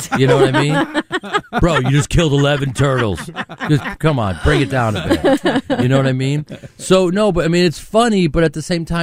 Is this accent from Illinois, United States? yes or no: yes; Chicago, Illinois, United States; and I'm from Chicago.